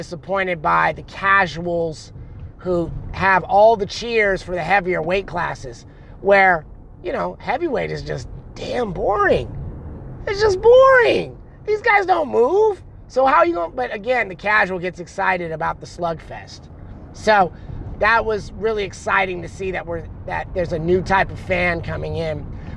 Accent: Oakland, California, United States; also born or lived in Berkeley; I grew up in the 80s. I'm from North Oakland, South Berkeley.

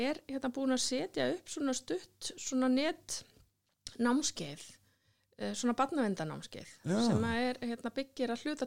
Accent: Reykjavík, Capital Region, Iceland; ég nú algjört borgarbarn ég alinn upp í Reykjavík og í Lauganesinu og bara ofsalega stabíl æska ég bara bjó í Lauganesinu fættist í hérna og bjó á Kleppsveginum lengst af og svo á Laugalæk þannig að ég flutti aldrei neitt

